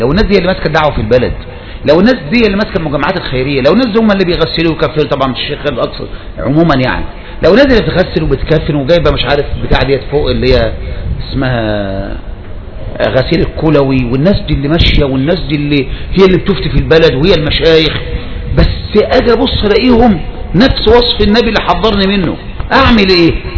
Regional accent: Egypt; زي ما يقوم واحد عندنا في مصر مثلا يقوم ياخد محافظة كفر الشيخ

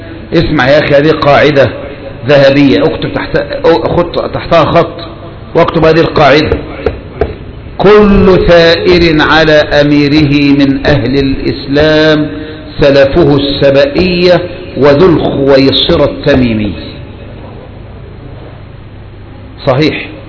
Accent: Egypt; ولهذا من الذي ثبت المظاهرات عندنا في مصر يا إخواني؟

